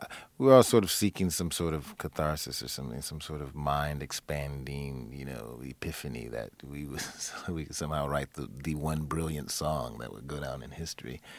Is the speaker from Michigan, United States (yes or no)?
yes; Detroit, Michigan, United States; And I'm from Detroit, and Detroit's a very, very sort of musically competitive town.